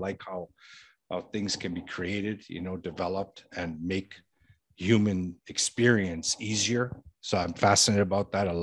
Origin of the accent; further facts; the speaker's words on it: Toronto, Ontario, Canada; I grew up in Toronto, Canada, and surrounding areas.